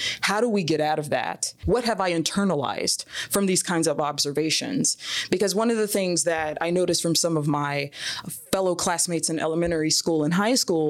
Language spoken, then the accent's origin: English; Mississippi, United States; But in terms of where I grew up in Mississippi and my town, it was 50% Black and it was 50% white.